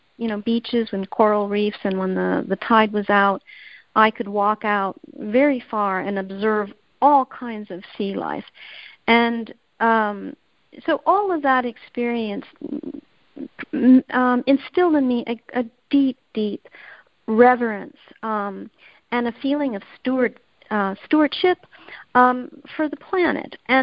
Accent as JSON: {"language": "English", "country": "Canada", "said": "I'm Canadian, and I'm from a family that is both science and art"}